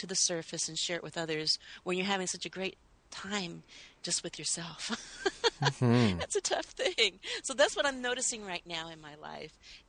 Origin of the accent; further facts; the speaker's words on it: Oregon, United States; I hail from the Oregon coast here in the United States. I'm very much a West Coast energy